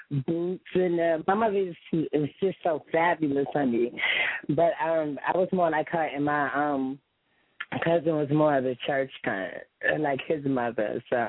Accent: Harlem, New York, United States; also born or lived in Bronx; Well, I was born and raised in Harlem. Then I moved to the Bronx.

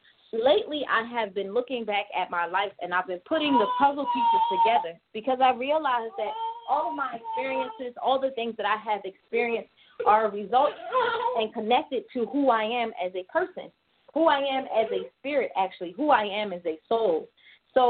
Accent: Baltimore, Maryland, United States; a conversation on the correlations I find between my hometown of Baltimore and the motherland, specifically Senegal.

